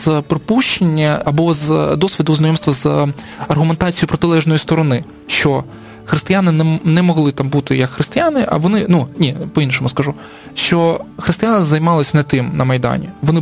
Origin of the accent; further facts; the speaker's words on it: Sevastopol, Crimea, Ukraine; moved away; Бо я сам з Севастополя, і я не внутрішній переселенець, не ВПО, але я тут уже приблизно 10 років